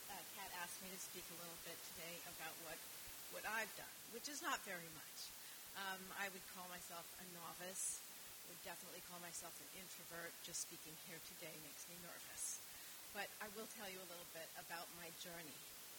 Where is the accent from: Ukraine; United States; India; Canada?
Canada; I grew up mostly in Canada and abroad